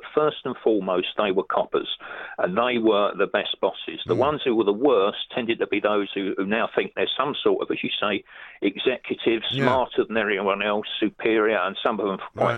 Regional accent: London, United Kingdom; And I'm talking as a Londoner from inner city estates that know the streets

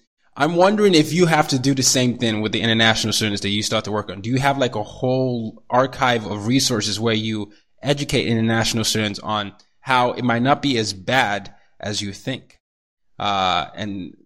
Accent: Nigeria; also born or lived in Asia; I'm a Nigerian. You know, I grew up partly in Asia as well as in Africa.

